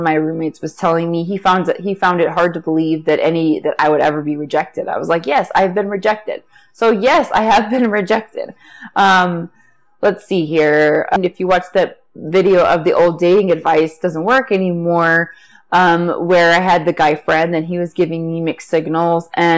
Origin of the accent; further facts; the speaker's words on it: Cleveland, Ohio, United States; I've been around so much black people in my hometown of Cleveland, Ohio, that I for me, it's nothing.